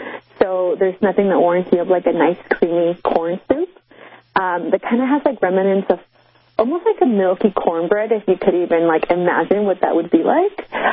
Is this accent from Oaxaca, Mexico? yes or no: yes; Oaxaca, Mexico; I was born and raised in Oaxaca. I grew up, you know, eating homemade meals every single day.